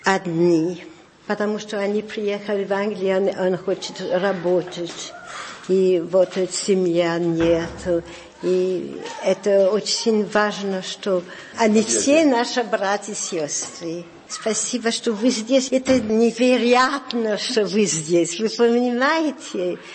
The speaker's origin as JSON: {"language": "Russian", "country": "France", "tie": "born there", "second_language": "Russian", "said": "потому что я родилась во Франции, эмигрант."}